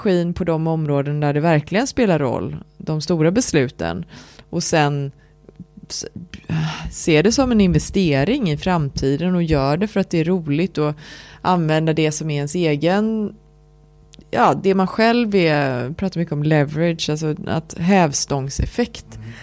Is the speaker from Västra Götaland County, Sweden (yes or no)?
yes; Lerum, Västra Götaland County, Sweden; Jag är uppväxt i Lerum utanför Göteborg.